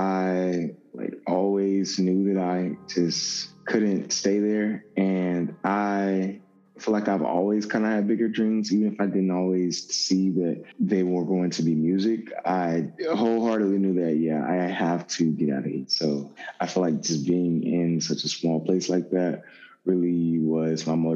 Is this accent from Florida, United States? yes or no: yes; Havana, Florida, United States; I am from Havana, Florida, which is like 20 minutes outside of Tallahassee, Florida.